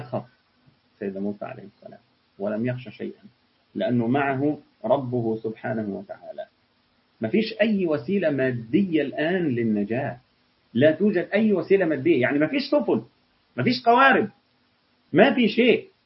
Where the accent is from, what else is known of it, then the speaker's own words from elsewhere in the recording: Egypt; يعني لو قيل لي وأنا مصري إلى من تنتمي